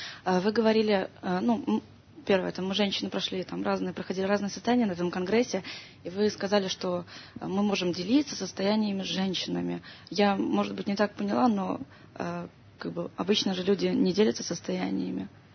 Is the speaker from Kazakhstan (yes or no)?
no; Kyiv, Ukraine; Я из Киева.